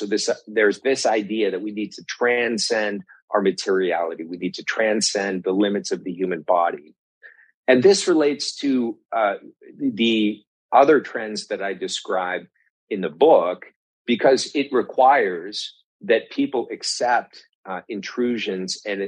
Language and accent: English; California, United States; My home state of California is still operating under a state of emergency